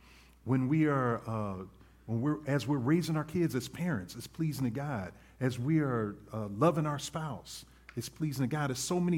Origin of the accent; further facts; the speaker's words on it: Philadelphia, Pennsylvania, United States; My family always says, "Why aren't you an Eagles fan?" Because I'm from Philadelphia.